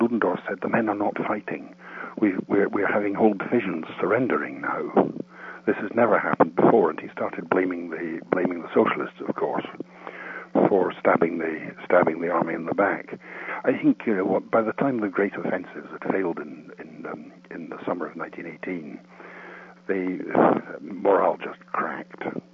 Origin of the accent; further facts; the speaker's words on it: Glasgow, Scotland, United Kingdom; When I was a boy growing up in Glasgow, I got interested in the First World War very, very quickly.